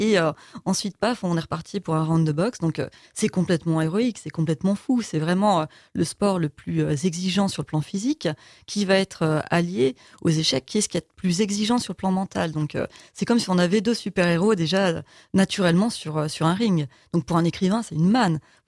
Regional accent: Bourgogne-Franche-Comté, France; J'ai grandi près de la Loire, donc il y a toujours eu cette attraction de l'eau.

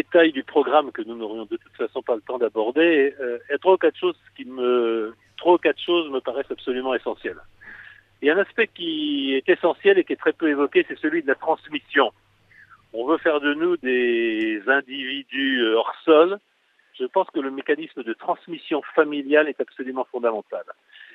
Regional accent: Nantes, Pays de la Loire, France; j'ai grandi essentiellement à Nantes, ma famille venant du nord du département Guémené-Pinfault, où j'ai passé la plupart de mes vacances d'enfant

